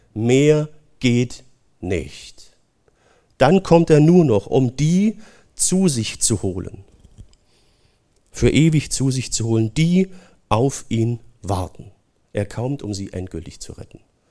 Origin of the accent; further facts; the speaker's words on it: Oberndorf am Neckar, Baden-Württemberg, Germany; wo ich herkomme, Oberndorf am Neckar, ja, heute ist es ja bekannt, da ist Heckler und Koch